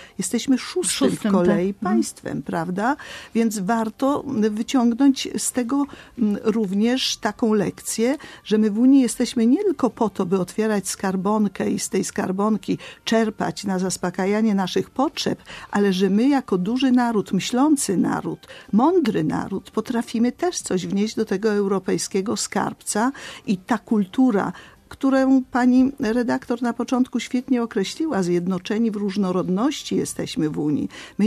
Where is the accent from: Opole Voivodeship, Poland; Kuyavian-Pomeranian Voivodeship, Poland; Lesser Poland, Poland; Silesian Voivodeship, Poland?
Silesian Voivodeship, Poland; Ja zresztą widziałam mniej obaw u nas na Śląsku niż w innych częściach Polski